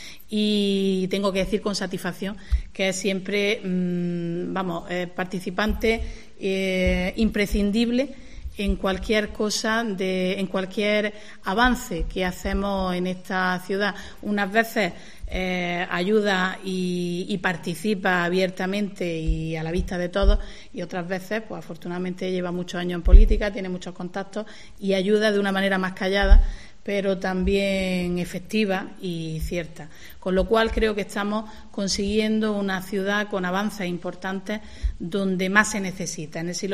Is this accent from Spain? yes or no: yes; Motril, Andalusia, Spain; los que somos de Motril sabemos de qué hablamos